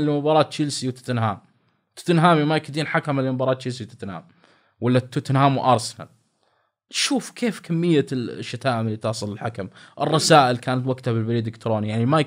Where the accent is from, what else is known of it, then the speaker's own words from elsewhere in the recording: Saudi Arabia; على اي شيء موجود عندنا بالسعوديه نربطه في العالم